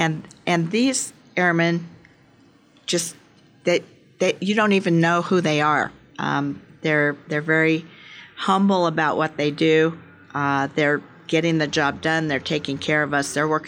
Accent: San Francisco, California, United States; I am from San Francisco personally, and I love it here.

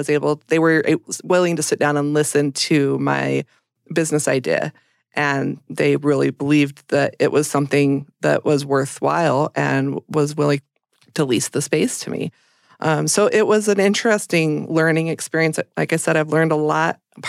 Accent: Green River, Wyoming, United States; I grew up in Green River, Wyoming, a small town. It's known for its Trona mines.

